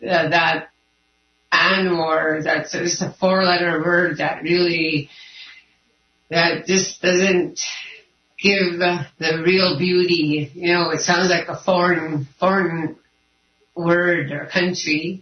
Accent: Fort Yukon, Alaska, United States; I'm from Fort Yukon, which is 8 miles above the Arctic Circle.

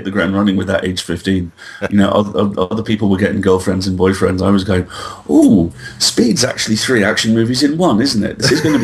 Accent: Isle of Man; you really had two choices growing up on the Isle of Man. You got very outdoorsy very fast, or you became an immense nerd.

